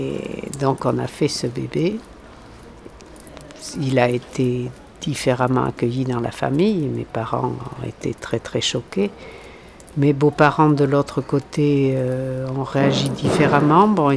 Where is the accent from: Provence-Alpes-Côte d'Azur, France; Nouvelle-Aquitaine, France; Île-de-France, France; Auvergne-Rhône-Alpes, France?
Nouvelle-Aquitaine, France; Bruges; On a construit une maison à Bruges, j'ai passé mon enfance à Bruges et je suis allée à l'école dans ce village.